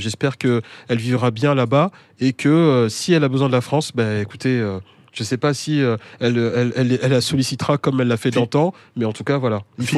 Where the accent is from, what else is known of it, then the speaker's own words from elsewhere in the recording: Mali; très content que vous aimez notre pays, mon pays d'origine qui est le Mali